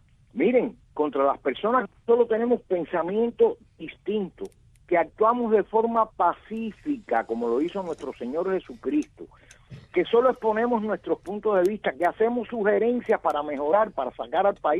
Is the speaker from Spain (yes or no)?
no; Cuba; Nosotros, como cristianos, como cubanos, como defensores de derechos humanos, hemos hecho nuestra parte